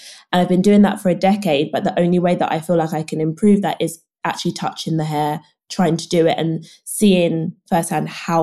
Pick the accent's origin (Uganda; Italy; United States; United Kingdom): United Kingdom; London; I went to university in London and I'm born and bred in London. So lived with my parents